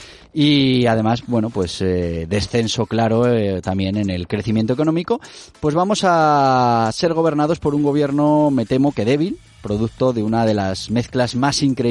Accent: Spain; no es la mejor decisión que hemos tomado como españoles.

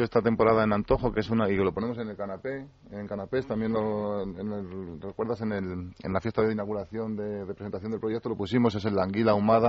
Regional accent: Salamanca, Castile and León, Spain; now in Madrid, Spain; Yo no soy de hecho, como dije, soy de Salamanca.

